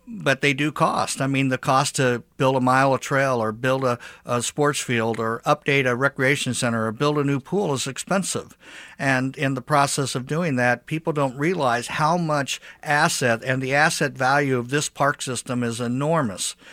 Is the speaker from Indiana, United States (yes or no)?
yes; Indianapolis, Indiana, United States; So I'm from Indianapolis and we have 162 miles of paved trail.